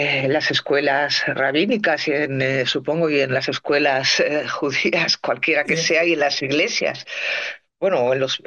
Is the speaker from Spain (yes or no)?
yes; Catalonia, Spain; yo no puedo votar a Trump porque soy española, ¿no? Catalana.